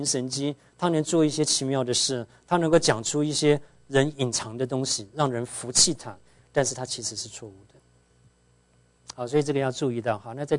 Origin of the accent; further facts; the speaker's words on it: Tainan, Taiwan; 我小的时候在我住的台湾台南